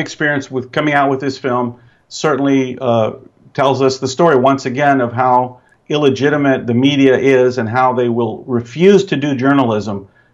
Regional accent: Tennessee, United States; I grew up in Tennessee, all brothers, black and white, had Asian friends.

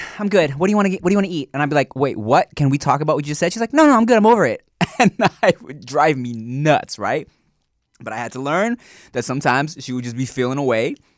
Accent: Australia; I'm Australian.

